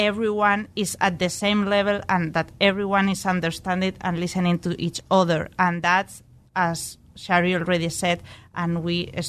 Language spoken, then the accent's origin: English; Spain; I'm from Spain